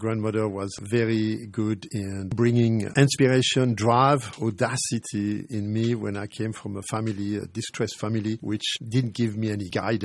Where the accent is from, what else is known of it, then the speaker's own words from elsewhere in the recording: Geneva, Switzerland; English is a second language; now in United States; Yes, Geneva, the French part. And I don't like when people say that I'm French. I speak French, but yeah, I'm from Switzerland, for sure.